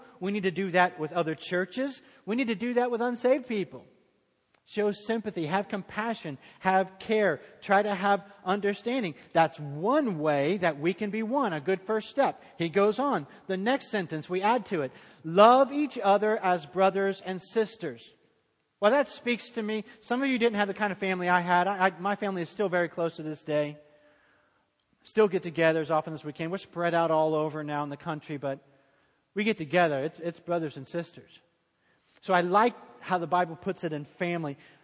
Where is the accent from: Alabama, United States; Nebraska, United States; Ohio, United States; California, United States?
Ohio, United States; Cincinnati; now in US South; When I grew up in Cincinnati, Ohio, the Lord's Prayer in Cincinnati was different than y'all say it down in the South.